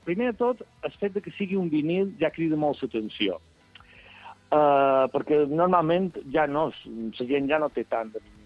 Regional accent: Balearic Islands, Spain; Som molt mallorquins, som un poc embalos.

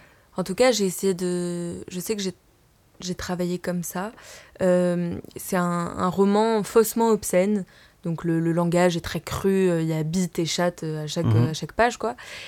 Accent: Marseille, Provence-Alpes-Côte d'Azur, France; Hein, j'ai grandi à Marseille, et quand on grandit à Marseille, on grandit forcément avec le rap

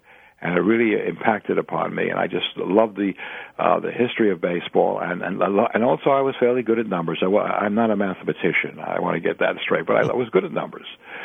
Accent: New York, United States; I was raised on Joe DiMaggio, coming from New York, and I loved baseball.

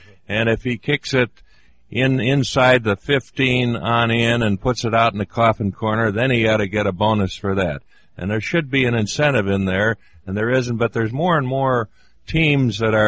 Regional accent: Chicago, Illinois, United States; I think it was just a thrill to play in my hometown, Chicago, Illinois, which I think is the greatest city in the world

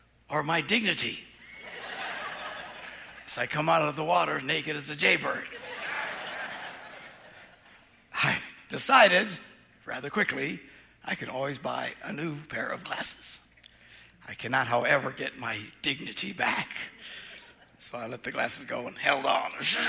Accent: Green Bay, Wisconsin, United States; I don't know. I'm from Green Bay. What's a riptide?

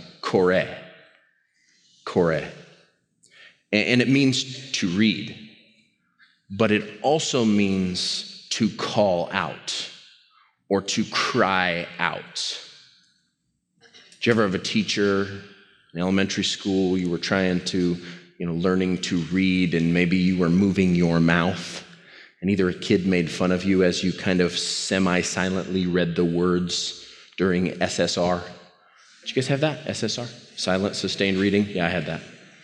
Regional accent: United States; And that's because I'm an American and for other reasons.

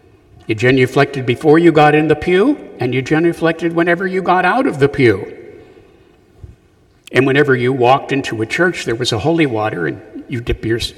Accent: Punxsutawney, Pennsylvania, United States; there's Groundhog Day. Well, no, we don't celebrate that as an ecclesial body, understand, but it's my hometown. I hope you're not jealous. I'm from there.

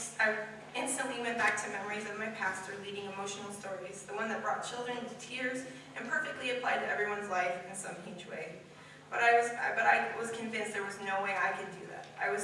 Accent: Westside, United States; Growing up outside of Westside, fear was the determining factor for everything I did.

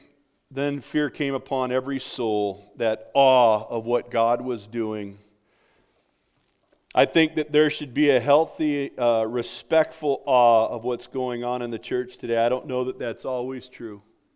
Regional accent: California, United States; I'm from California.

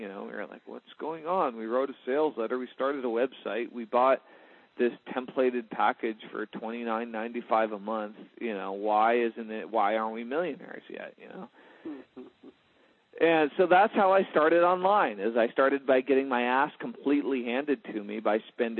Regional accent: New Hampshire, United States; we grew up in New Hampshire.

